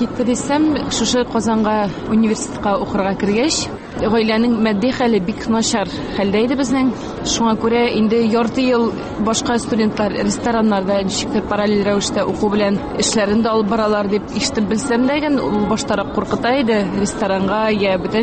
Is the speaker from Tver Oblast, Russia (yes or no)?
yes; Udomlya, Tver Oblast, Russia; born there; Тивер өлкәсенең Удомль шәһәрендә тудык. Анда безнең әтинең эше буенча направление белән җибәрелеп